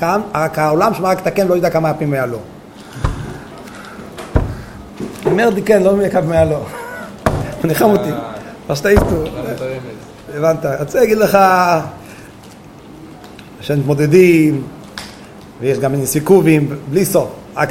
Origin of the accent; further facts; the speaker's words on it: Jerusalem, Jerusalem District, Israel; אני מירושלים, יש לנו כל מיני גילויים בירושלים.